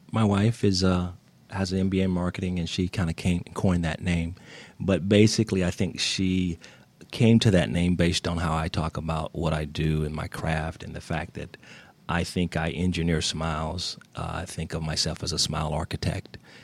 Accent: Albany, Georgia, United States; I was born and I was raised in Albany, Georgia.

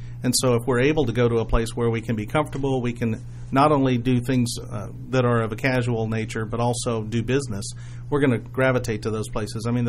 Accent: Massachusetts, United States; born there; moved away; I was born in Massachusetts, and when we first moved down here

